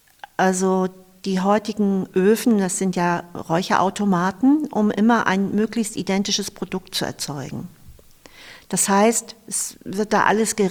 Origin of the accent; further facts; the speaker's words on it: Eckernförde, Schleswig-Holstein, Germany; Also hier wohnt meine Familie zu großen Teilen. Ich verbinde ganz viel mit den Orten in Eckernförde und ich bin am Wasser aufgewachsen.